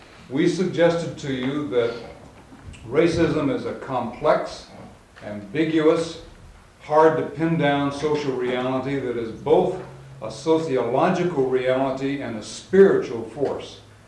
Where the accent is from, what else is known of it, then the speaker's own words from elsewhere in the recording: St. Paul, Minnesota, United States; This is my wife, Nadine. We're from St. Paul, Minnesota.